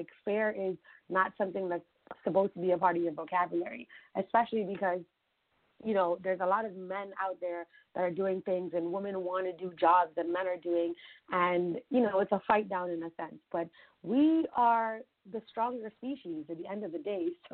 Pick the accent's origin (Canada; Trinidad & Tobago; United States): Trinidad & Tobago; Growing up in Trinidad and going to Trinidad every single year for Carnival